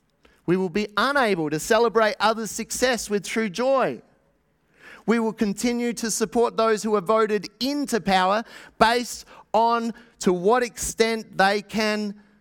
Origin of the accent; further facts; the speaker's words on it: Australia; we have to traverse as an Australian people for our Indigenous brothers and sisters